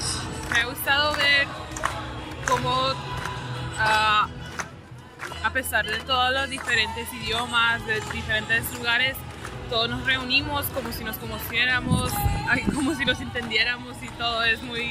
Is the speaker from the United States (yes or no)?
yes; United States; De los Estados Unidos.